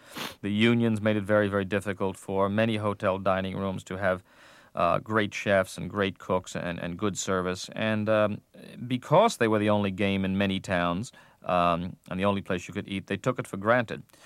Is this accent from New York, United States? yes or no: yes; New York, United States; Well, at least once a week, I grew up in the Bronx, and at least once a week, we would go to this, at the time, combination pizzeria and Italian restaurant.